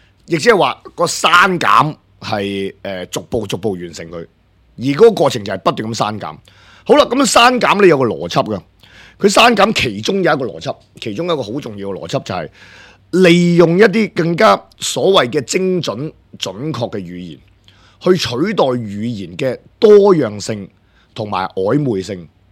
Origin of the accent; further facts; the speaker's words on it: Hong Kong; 我哋香港人睇嘅时候，我哋觉得好捻奇葩